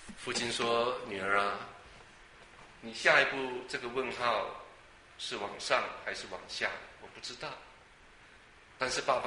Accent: Taiwan; 这是我在台湾海峡的东岸长大的

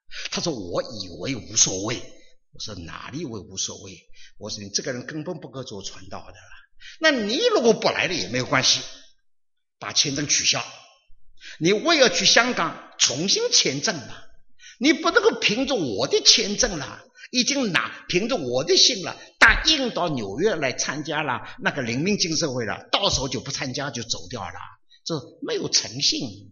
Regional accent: China; 那是中国人的哈，我也是中国人的哈，就是我们中国人。

